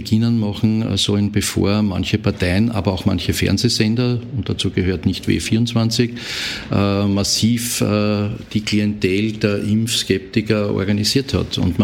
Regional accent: Austria; warum das Ergebnis bei uns in Österreich schlechter ist als beispielsweise in Dänemark

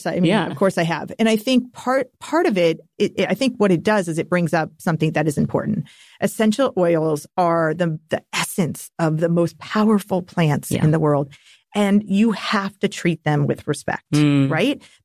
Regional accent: Napa Valley, California, United States; I would not be sitting here today had I not had the honor and privilege of growing up in Napa Valley.

